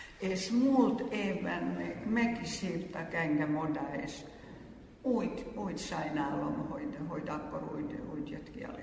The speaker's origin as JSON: {"language": "Hungarian", "country": "Finland", "second_language": "Hungarian", "said": "Én mindig mondtam, hogy elnézést, én finn vagyok, és még nem."}